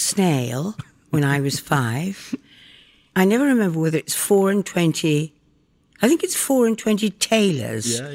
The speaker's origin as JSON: {"language": "English", "town": "York", "region": "Yorkshire and the Humber", "country": "United Kingdom", "tie": "born or raised there", "said": "I was born in York in England, and I was brought up there."}